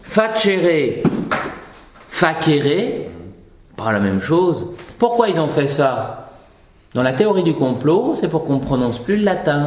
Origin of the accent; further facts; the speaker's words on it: Paris, Île-de-France, France; born there; J'ai un nom du Sud, je suis né à Paris, mais c'est comme ça.